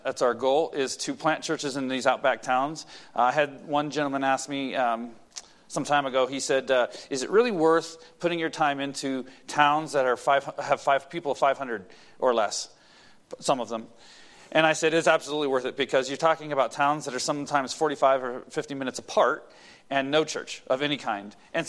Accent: Oregon, United States; All right, so we are from Oregon. We both my wife and I grew up mostly in Oregon

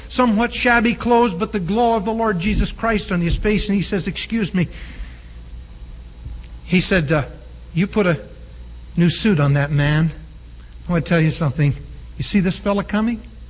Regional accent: England, United Kingdom; I hate to even think of it because I'm English.

